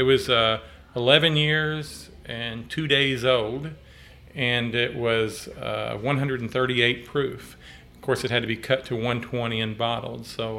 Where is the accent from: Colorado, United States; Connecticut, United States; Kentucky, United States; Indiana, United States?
Kentucky, United States; Boston; Well, I grew up here in Boston, Nelson County.